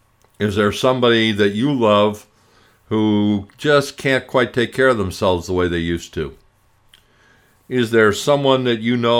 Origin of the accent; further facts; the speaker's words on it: Phoenix, Arizona, United States; I remember growing up in Phoenix. My idea of fish was fish sticks. Frozen fish didn't get to Phoenix very easily.